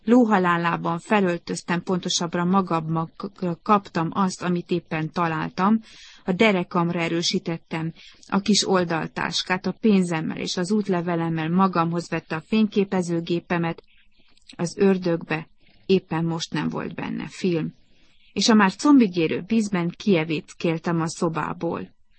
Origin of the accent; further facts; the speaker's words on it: Israel; Pontosan úgy, mint nálunk otthon Izraelben, egy nagyobb terrorakció után.